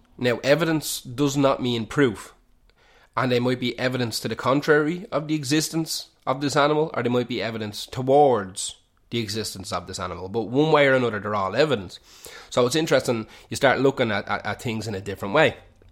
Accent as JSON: {"language": "English", "country": "Ireland", "said": "like being Irish, we think, oh yeah, the Dublin Mountains, you just walk around it for an hour or two"}